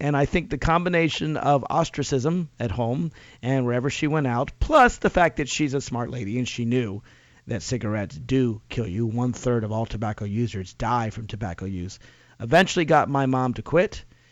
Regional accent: Nashville, Tennessee, United States; Now, I grew up in Nashville, Tennessee, and Nashville, Tennessee certainly is not it's more progressive than much of the South

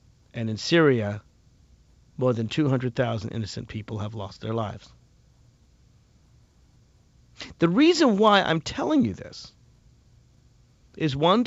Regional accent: United States; I'm saying this as an American.

